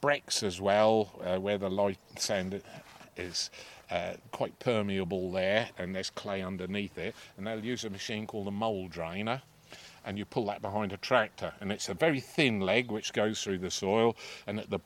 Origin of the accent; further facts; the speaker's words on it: East of England, United Kingdom; Sorry, I come from Norfolk, you see.